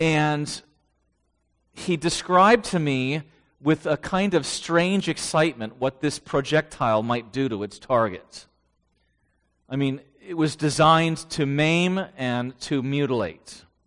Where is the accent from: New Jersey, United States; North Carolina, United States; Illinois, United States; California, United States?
California, United States; Poway; Well, I grew up in Poway, California. If you don't know where Poway is, it is North County of San Diego. And it is affectionately called the city in the country. And we moved there in 1977.